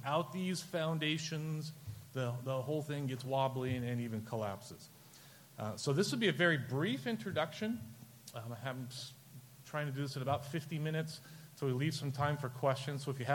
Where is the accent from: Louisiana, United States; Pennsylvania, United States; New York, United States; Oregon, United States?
Oregon, United States; I'm from Oregon, that just doesn't happen, we don't do that.